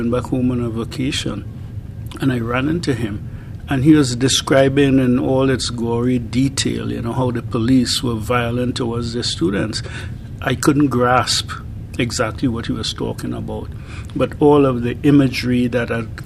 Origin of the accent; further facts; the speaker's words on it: Trinidad & Tobago; he would always try to get me involved because he knew I was from Trinidad.